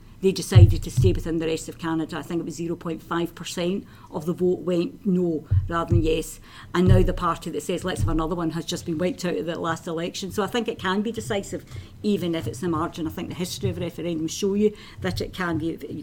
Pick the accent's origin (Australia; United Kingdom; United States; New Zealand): United Kingdom; Glasgow, Scotland; And I'm Glaswegian, I talk very quickly.